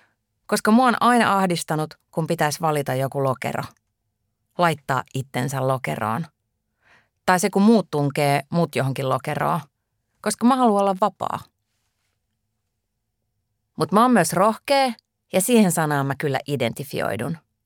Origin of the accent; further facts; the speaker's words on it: Imatra, South Karelia, Finland; moved away; Mun juuret on itärajalla. Mä oon syntynyt Pohjois-Karjalassa ja asunut koko lapsuuden siellä ihan pienessä Honkavaaran kylässä. Ja sitten me muutettiin Imatralle, kun mä olin 9-vuotias. Imatra on ihan Venäjän rajalla. Ja siellä mä asuin niin kuin lukion loppuun saakka.